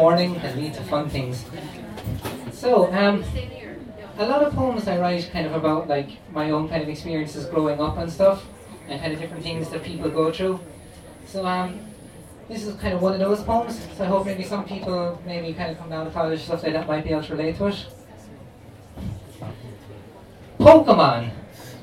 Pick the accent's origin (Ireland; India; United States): Ireland; Limerick, Munster; we were driving back to Limerick. I'm from Limerick myself